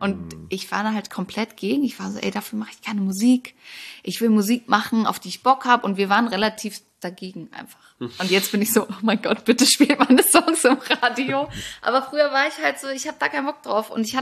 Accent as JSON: {"language": "German", "region": "Hamburg", "country": "Germany", "said": "ich komme ja eigentlich aus Hamburg"}